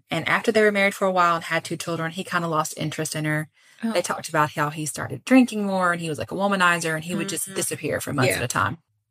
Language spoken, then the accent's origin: English; Puerto Rico; So I grew up in Puerto Rico.